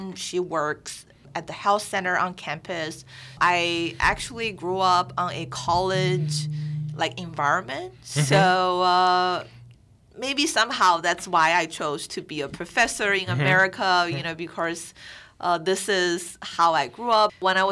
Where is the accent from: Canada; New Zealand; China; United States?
China; English is a second language; So my hometown, I would describe it as very like industrial because mm-hmm. of the railway and the transportation.